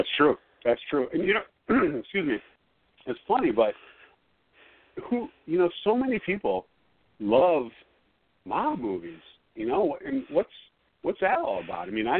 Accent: Milwaukee, Wisconsin, United States; I grew up in Milwaukee in the 70s and 80s, and I didn't know a lot of this stuff was going on around me.

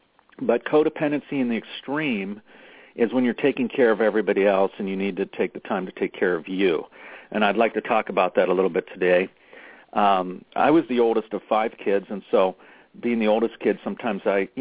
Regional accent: Pittsburgh, Pennsylvania, United States; When I was a little boy, I grew up in Pittsburgh, in an area of Pittsburgh called Westview.

